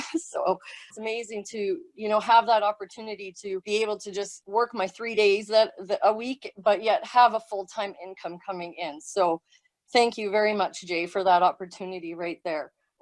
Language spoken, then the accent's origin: English; Edmonton, Alberta, Canada; So I am from Edmonton, Alberta, Canada.